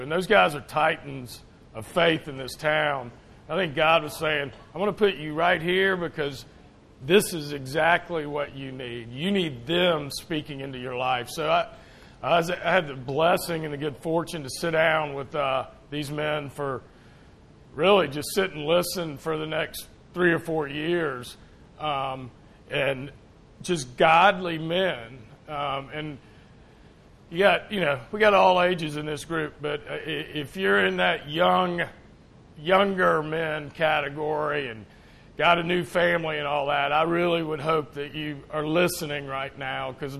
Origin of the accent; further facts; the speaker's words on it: Tucker, Georgia, United States; And I was raised in the church. I grew up in Tucker, Tucker Methodist.